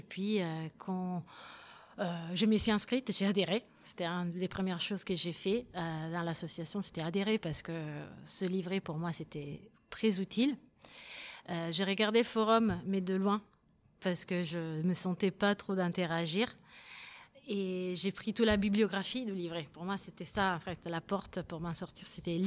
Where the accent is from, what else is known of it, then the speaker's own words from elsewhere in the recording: Italy; now in France; Moi, je suis italienne et en Italie, ça n'aurait été pas possible.